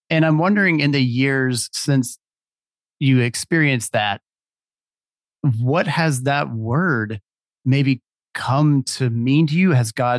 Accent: Atlanta, Georgia, United States; because, you know, I'm from the Atlanta area. I live in Georgia.

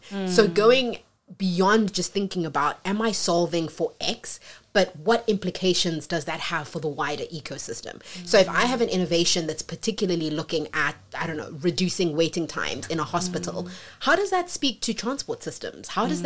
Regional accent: Gauteng, South Africa; So I grew up in the East Rand, in a small little township called Togaza.

